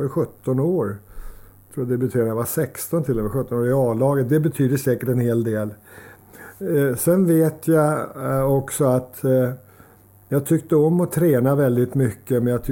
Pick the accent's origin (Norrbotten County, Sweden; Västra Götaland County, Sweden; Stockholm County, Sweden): Stockholm County, Sweden; Sundbyberg; also born or lived in Solna; Sen är jag uppvuxen på gränsen till Sundbyberg, bodde i Solna.